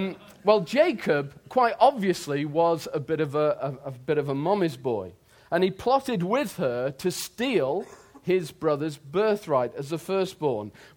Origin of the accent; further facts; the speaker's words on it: England, United Kingdom; accent: English; But you have to appreciate the fact that I'm an Englishman. My accent tells you that.